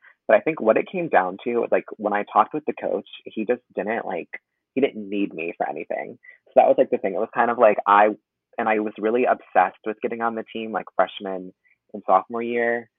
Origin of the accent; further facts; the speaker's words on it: Southington, Connecticut, United States; I'm from Southington, Connecticut.